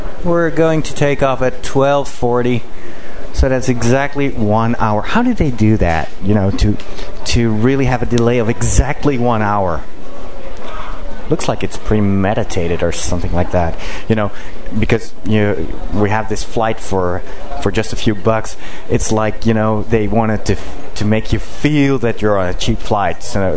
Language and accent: English; Netherlands; I'm from Holland.